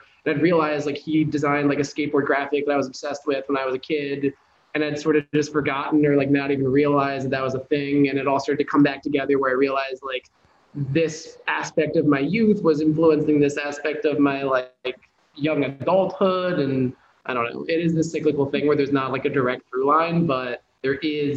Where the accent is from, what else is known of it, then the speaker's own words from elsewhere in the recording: Washington, District of Columbia, United States; at least where I grew up in Washington, DC. So I was like a closeted creative kid.